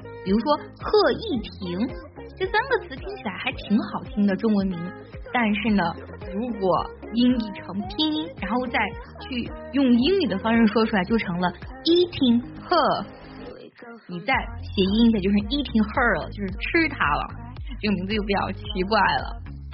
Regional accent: China; 就跟我们中国人不会取四月这样的名字是一个道理

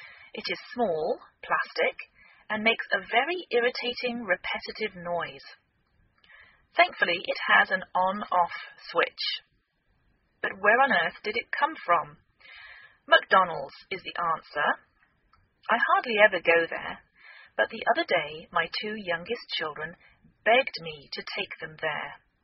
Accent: England, United Kingdom; now in United States

